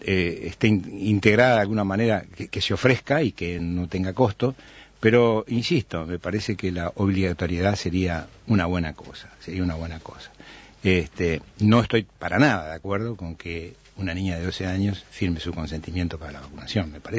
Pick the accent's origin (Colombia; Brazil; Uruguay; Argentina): Uruguay; somos así, somos uruguayos.